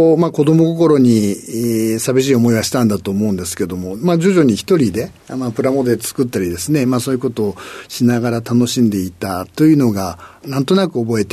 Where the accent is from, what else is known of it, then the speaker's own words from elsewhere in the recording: Ota, Tokyo, Japan; born there; 東京のですね、大田区で、生まれました。